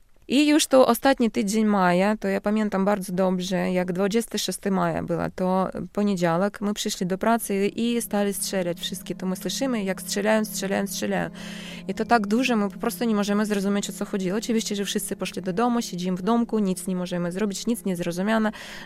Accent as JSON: {"language": "Polish", "town": "Krasnodon", "region": "Luhansk Oblast", "country": "Ukraine", "tie": "born or raised there", "also_born_or_lived": "Donetsk", "second_language": "Polish", "said": "Ja urodziłam się w takim mieście, nazywa się Krasnodon, to w Ługańskim województwie. Ja tam skończyłam szkołę i wyjechałam na studia. Mieszkałam w Ługańsku, a potem po studiach wyjechałam w Donieck. I już ja w Doniecku mieszkałam 15 lat, a tam, gdzie urodziłam się, 16."}